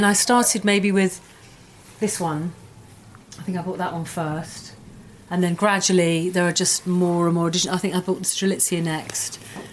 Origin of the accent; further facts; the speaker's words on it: Yorkshire and the Humber, United Kingdom; I grew up in Yorkshire, East Yorkshire, and they were four doors down from my house.